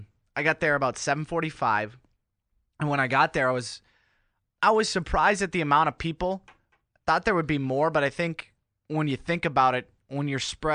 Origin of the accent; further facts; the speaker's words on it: Fargo, North Dakota, United States; And I'm from Fargo as well.